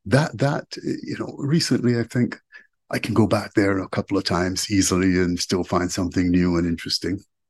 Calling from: Trinidad & Tobago; Well, actually, I'm at home. I'm at home at the moment.

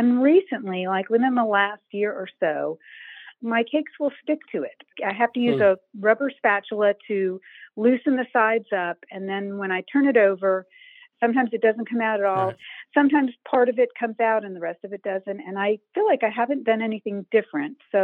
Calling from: Augusta, Georgia, United States; Augusta, Georgia.

